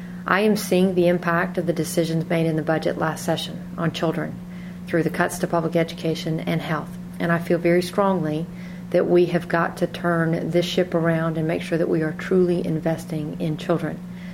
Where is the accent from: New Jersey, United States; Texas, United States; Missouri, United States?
Texas, United States; Houston; I grew up here in Houston.